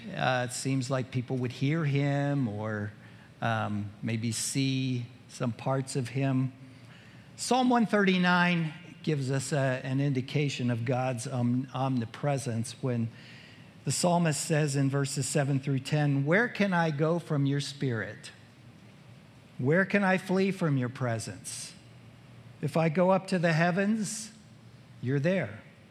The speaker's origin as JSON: {"language": "English", "region": "Pennsylvania", "country": "United States", "moved": "as an adult", "said": "But I'm actually from Pennsylvania, so I don't really get into that rivalry."}